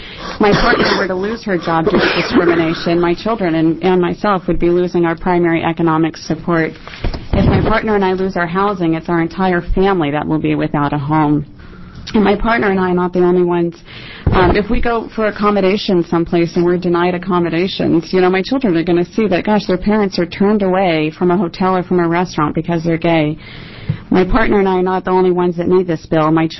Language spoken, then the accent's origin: English; Eugene, Oregon, United States; I'm from Eugene.